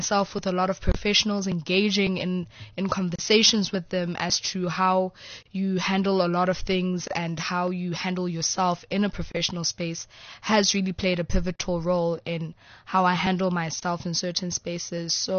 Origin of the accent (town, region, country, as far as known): Johannesburg, Gauteng, South Africa; born or raised there